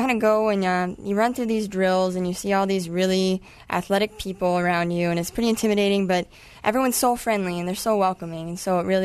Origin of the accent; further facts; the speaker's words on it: Colorado, United States; also born or lived in South Dakota; I actually grew up Colorado and South Dakota, and so I came up here for school.